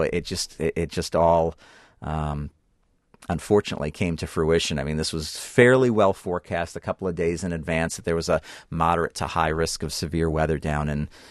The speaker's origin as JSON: {"language": "English", "region": "New York", "country": "United States", "tie": "born or raised there", "said": "I grew up on Long Island, and out on Long Island, the storms would march eastward from New Jersey"}